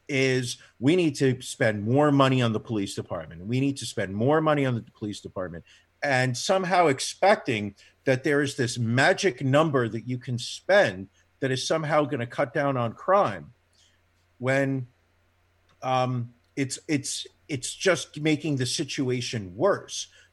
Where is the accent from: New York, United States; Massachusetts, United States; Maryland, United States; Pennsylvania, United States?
New York, United States; New York City; those kids are doing more criminal shit than I did growing up in New York City.